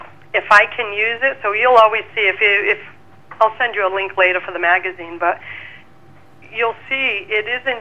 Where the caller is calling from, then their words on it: Lakeville, Massachusetts, United States; I'm calling from Lakeville, Massachusetts. So I'm in a small community right on a big, beautiful loon pond